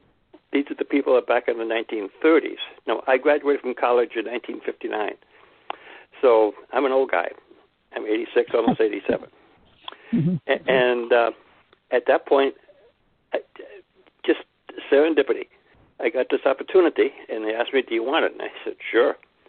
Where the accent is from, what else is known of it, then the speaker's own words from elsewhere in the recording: Ohio, United States; moved away as an adult; now in New York, United States; I'm from Ohio originally, and I had never seen New York.